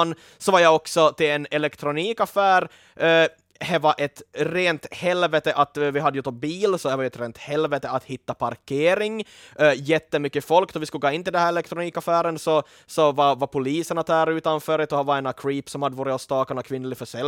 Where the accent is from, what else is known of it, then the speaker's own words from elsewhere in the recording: Ostrobothnia, Finland; Mind you, jag är uppvuxen i Österbotten.